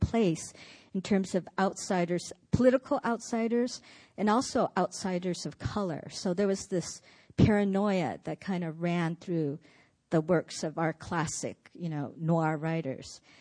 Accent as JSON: {"language": "English", "town": "Los Angeles", "region": "California", "country": "United States", "said": "And also, I am from Los Angeles, and that is like the home of noir fiction."}